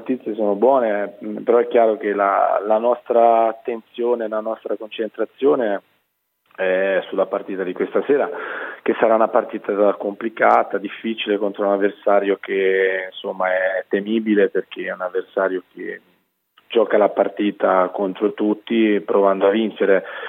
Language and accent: Italian; Carrara, Tuscany, Italy; Ma sì, io poi sono di Carrara, quindi sono